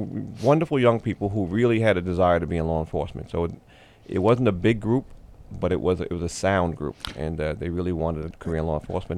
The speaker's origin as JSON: {"language": "English", "town": "Staten Island", "region": "New York", "country": "United States", "tie": "born or raised there", "said": "No, I grew up in Staten Island, New York."}